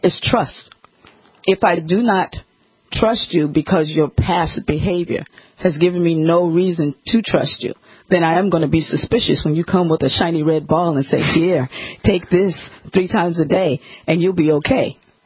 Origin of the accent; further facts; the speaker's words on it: New York, United States; Actually, growing up in New York, it started then, because we grew up in the time of change, social change.